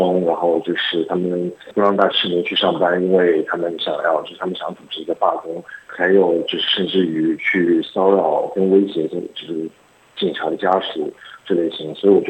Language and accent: Chinese; Australia; moved away as an adult; also born or lived in Shanghai, China; now in Hong Kong; 所以我是出生在上海，然后我们家人是在我在上海读完小学以后就移民到澳洲了，所以我是在澳洲念书长大的。然后我在2011年的时候搬去香港去工作，所以我在香港已经居住了八年了。